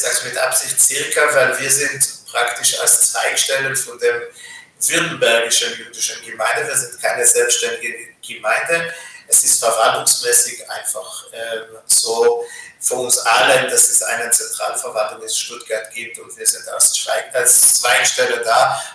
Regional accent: Israel; moved away as an adult; now in Ulm, Germany; Ich bin direkt aus Israel hierher gekommen, bin in Israel geboren und aufgewachsen. Und erst Mitte 2000 bin ich mit meiner Familie hierher gekommen

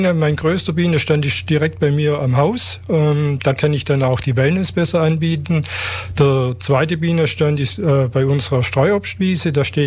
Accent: Munderkingen, Baden-Württemberg, Germany; ich komme aus Munderkinge, bin dort lebe dort seit 54 Jahren

